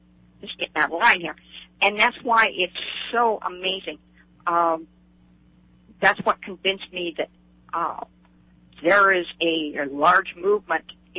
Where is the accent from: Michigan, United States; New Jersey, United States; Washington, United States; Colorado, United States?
Washington, United States; Seattle; I was raised in Seattle, so I'm not used to all that dry.